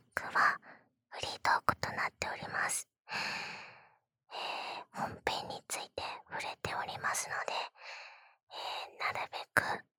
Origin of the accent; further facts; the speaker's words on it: Osaka, Japan; 私はね、出身は大阪府なんですけど